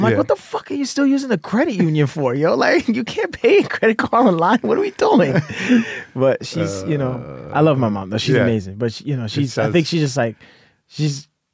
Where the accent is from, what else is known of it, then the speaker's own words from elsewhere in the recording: Brooklyn, New York, United States; I grew up in Brooklyn, in Bushwick.